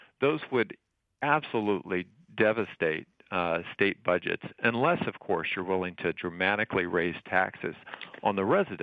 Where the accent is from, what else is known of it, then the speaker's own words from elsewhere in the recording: New Mexico, United States; If you look at state lands, in my home state of New Mexico, for one, you can't even camp on state land.